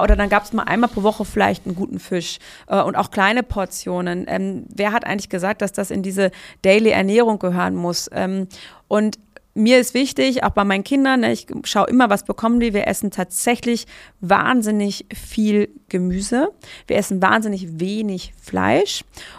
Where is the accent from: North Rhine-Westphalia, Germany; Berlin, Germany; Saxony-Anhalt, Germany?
North Rhine-Westphalia, Germany; Ich komme aus Münsterland, ja.